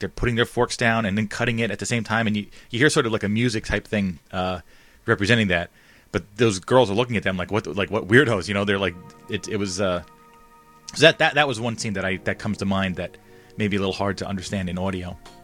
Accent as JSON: {"language": "English", "region": "Arkansas", "country": "United States", "said": "So I'm from Arkansas."}